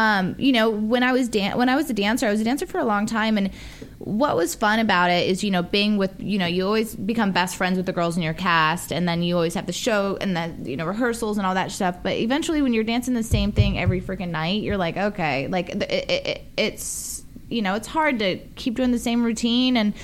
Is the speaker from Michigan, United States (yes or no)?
no; Las Vegas, Nevada, United States; I'm from Vegas. There's like not really a big art culture there.